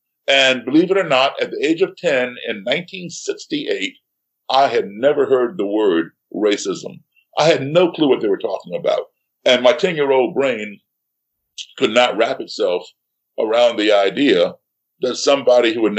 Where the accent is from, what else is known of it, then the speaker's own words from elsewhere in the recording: United States; Baltimore, Philadelphia, every major city